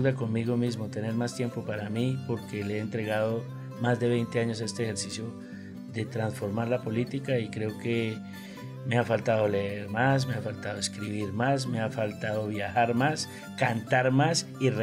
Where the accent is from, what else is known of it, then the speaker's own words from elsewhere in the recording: Sotaquirá, Boyacá, Colombia; El plato típico de mi pueblo, Zotaquirá, Boyacá, Colombia.